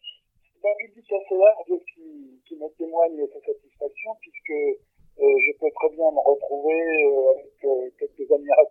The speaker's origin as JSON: {"language": "French", "town": "Lille", "region": "Hauts-de-France", "country": "France", "tie": "born or raised there", "said": "une ouverture dans mon pays natal pour la région de Lille"}